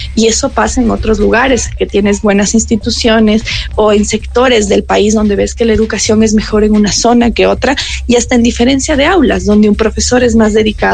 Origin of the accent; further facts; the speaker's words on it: Ecuador; Somos ecuatorianos, nos gana esto de la viveza criolla